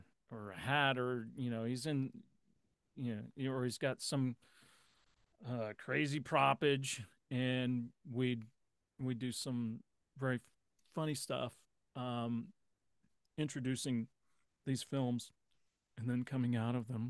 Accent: Texas, United States; moved away as an adult; also born or lived in New York; I'm from Texas, and it was a long way away, and my mom didn't like to fly, and so they drove up from Texas to New York

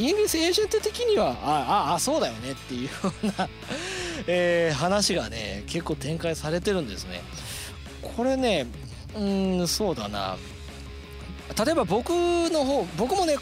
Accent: Itami, Hyogo, Japan; 私の地元でございます伊丹です。

